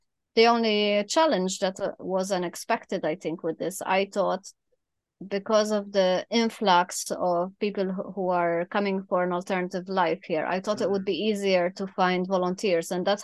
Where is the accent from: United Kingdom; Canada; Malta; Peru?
Malta; also born or lived in Germany; But I'm also from Malta, so I'm kind of used to the hot climate.